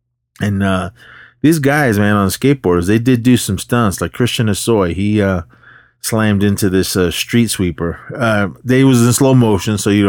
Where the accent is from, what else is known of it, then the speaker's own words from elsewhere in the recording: Oakland, California, United States; when I sit there and think about growing up in Oakland or in the city, bombing down the streets of Oakland or the hills of Oakland